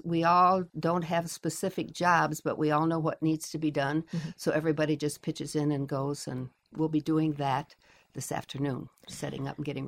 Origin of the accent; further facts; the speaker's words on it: Ohio, United States; moved away as an adult; Jan and I grew up together in Ohio and met here after we had gone through college and married and lived elsewhere